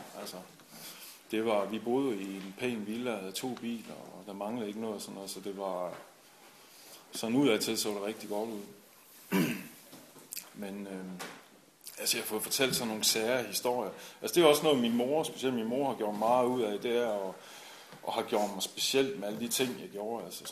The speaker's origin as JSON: {"language": "Danish", "town": "Esbjerg", "region": "Region of Southern Denmark", "country": "Denmark", "tie": "born or raised there", "said": "så er jeg 41, jeg er lige fyldt 41 i går, og født og opvokset i Esbjerg."}